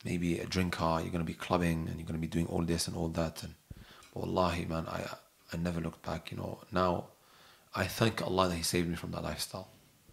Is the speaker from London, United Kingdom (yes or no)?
yes; London, United Kingdom; We grew up near the Arsenal stadium.